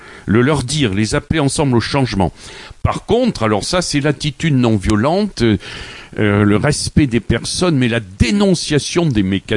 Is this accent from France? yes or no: yes; Brive-la-Gaillarde, Nouvelle-Aquitaine, France; also born or lived in Toulouse / Limoges; Alors après mon enfance, mon adolescence à Brive, j'ai fait mes études universitaires à Toulouse, puis j'ai vécu à Limoges.